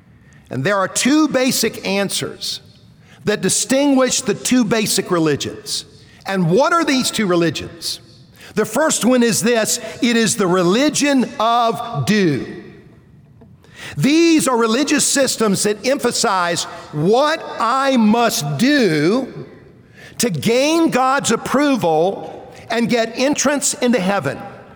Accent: South Carolina, United States; I grew up in South Carolina. I grew up going to basically a Protestant church.

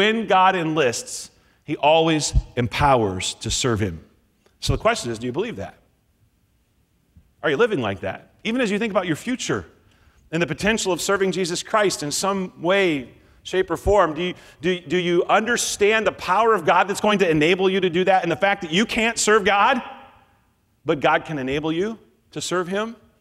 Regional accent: Nebraska, United States; born or raised there

